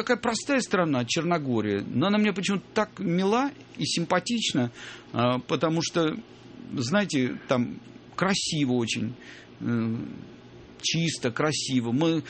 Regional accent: Kyiv, Ukraine; я свое детство провел в Киеве. Я жил на Паньковской улице, около Ботанического сада, и каждое лето туда ездил. И, конечно, для меня сам Киев просто родной город.

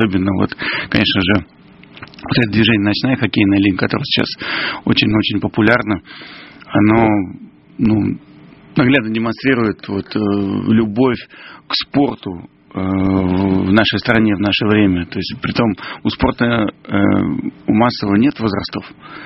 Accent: Russia; Я из России, наверное, поэтому это слово близко к русскому духу.

